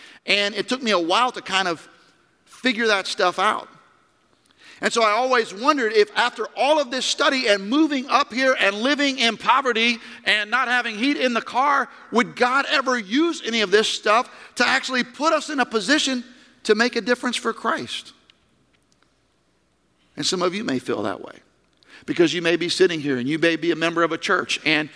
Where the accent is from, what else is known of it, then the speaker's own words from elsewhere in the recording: Florida, United States; our car didn't have heat, and we didn't need heat because we grew up in Florida.